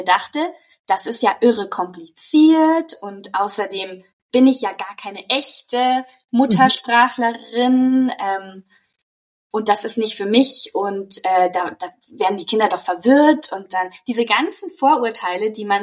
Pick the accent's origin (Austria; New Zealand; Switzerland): New Zealand; moved away as an adult; now in Germany; bin 31 Jahre alt, in Deutschland geboren, habe 10 Jahre meiner Kindheit und Jugend in Neuseeland verbracht und lebe jetzt schon wieder seit 12 Jahren in Deutschland.